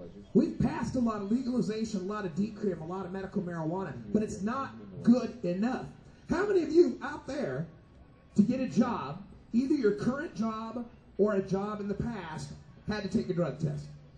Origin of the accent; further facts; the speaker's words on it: Portland, Oregon, United States; Boston Freedom Rally, what's up? I come to you from Portland, Oregon. Bringing the wave of legalization from the West Coast East.